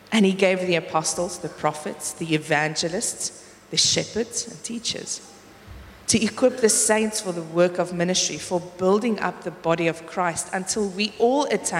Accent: South Africa; first language Afrikaans; English is a second language; it's also not my mother tongue. I sometimes struggle to pray in English. It's so weird. When I pray, I feel like I pray in Afrikaans in my head and then I translate it into English.

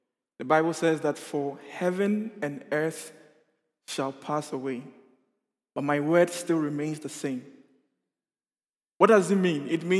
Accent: Ghana; now in Netherlands; I am a Ghanaian, born and bred in Ghana. And I happen to be in the Netherlands at this particular point in time.

